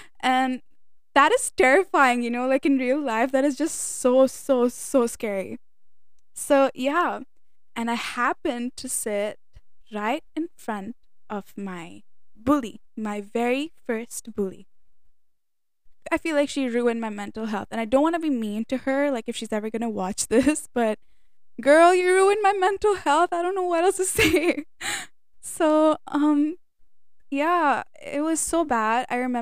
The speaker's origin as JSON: {"language": "English", "country": "India", "said": "Being an Indian"}